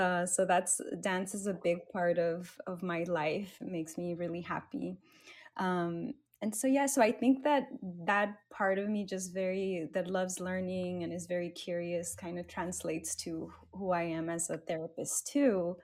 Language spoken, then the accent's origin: English; Texas, United States; also born or lived in Mexico; My family and I, we are immigrants from Mexico. My parents kind of moved around Texas and ended up in South Texas in the Rio Grande Valley, RGV. So I grew up there.